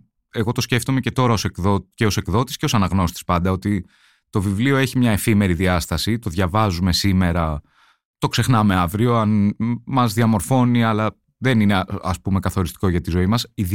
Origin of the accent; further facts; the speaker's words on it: Athens, Attica, Greece; Ναι, μεγάλωσα στην Αθήνα, σε ένα προάστιο της Αθήνας.